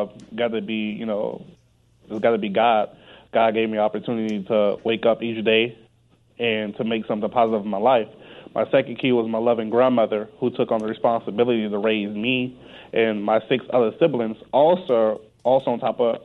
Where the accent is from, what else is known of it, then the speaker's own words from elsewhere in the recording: Englewood, United States; I grew up in Englewood. I've been living in Englewood for 19 years, sir.